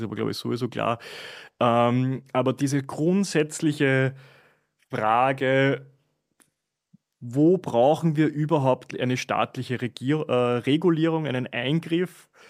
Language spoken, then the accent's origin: German; Freistadt, Upper Austria, Austria; Na doch, es ist Freistadt, das ist sogar eine kleinere Stadt, die Mühlviertel.